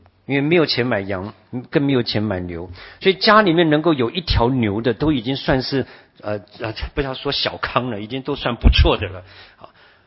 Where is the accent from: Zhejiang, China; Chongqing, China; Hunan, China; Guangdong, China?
Zhejiang, China; Wenzhou; 被咱们温州人打得七零八落、稀里哗啦的